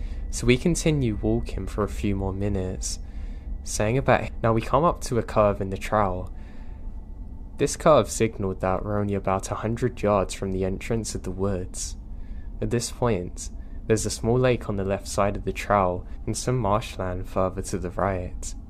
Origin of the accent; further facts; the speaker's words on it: Midwest, United States; I grew up in the Midwest, US.